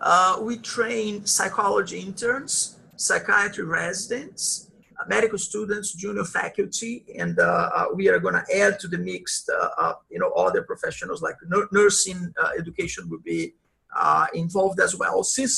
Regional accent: Brazil; moved away as an adult; now in United States; I'm originally from Brazil, and I've lived now in the US for 26 years. I've switched my citizenship. I'm a US citizen

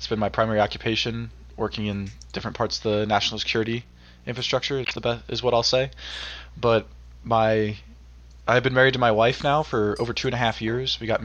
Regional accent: Pennsylvania, United States; I grew up in Eastern Pennsylvania, west of Philadelphia, in kind of suburban, mixed rural area.

